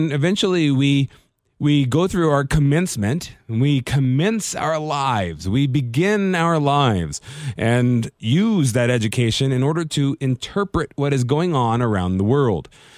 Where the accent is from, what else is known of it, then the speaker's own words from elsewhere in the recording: Las Vegas, Nevada, United States; where I'm broadcasting from, this beautiful town of Las Vegas, my hometown.